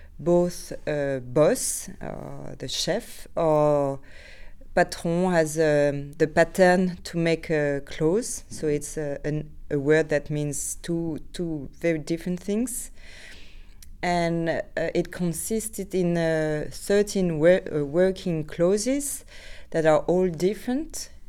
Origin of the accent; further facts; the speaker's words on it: France; now in Heerlen, Netherlands; I'm an artist from France, and I'm currently working and living in Heerlen, in Zuid-Limburg.